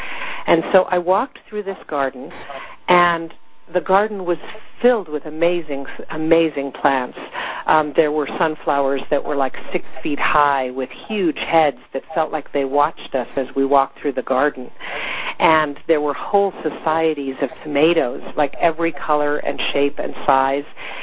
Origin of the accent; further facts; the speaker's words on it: New York City, New York, United States; My background was that I grew up in New York City, and I was the daughter of two artists.